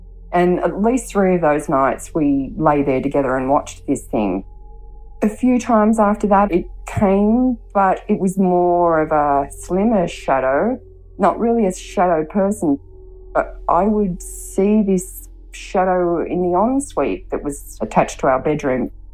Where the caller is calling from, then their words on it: Sydney, New South Wales, Australia; I'm calling from Sydney, Australia.